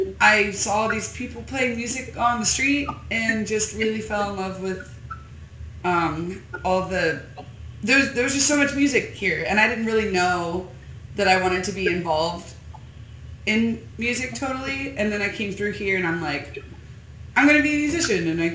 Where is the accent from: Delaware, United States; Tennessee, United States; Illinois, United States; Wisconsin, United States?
Delaware, United States; Newark; moved away as an adult; also born or lived in Alaska / Colorado; I'm from Newark, Delaware. So, yeah, I'm from Newark, Delaware. I was there till I was like 22.